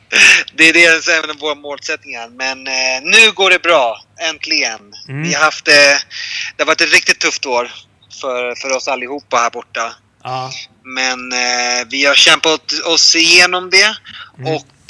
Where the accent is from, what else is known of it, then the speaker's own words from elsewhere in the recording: Sweden; now in Colombia; Så jag pratar med familjen hemma i Sverige, så att de bara, hur har du det?